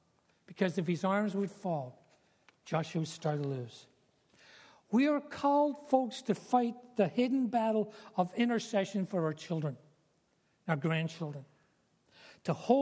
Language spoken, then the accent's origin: English; Scotland, United Kingdom; We were both born and raised in Scotland